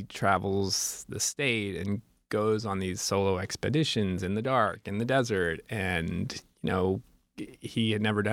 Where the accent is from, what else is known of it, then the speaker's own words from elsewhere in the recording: Arizona, United States; You know, growing up in Arizona, there always were stories about migrants and people dying in the desert